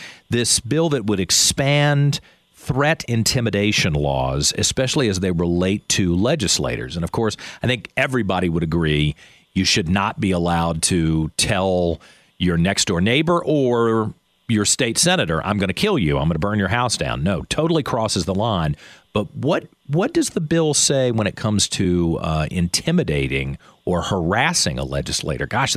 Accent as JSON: {"language": "English", "region": "Virginia", "country": "United States", "tie": "born or raised there", "said": "I mean, I grew up in Henrico County."}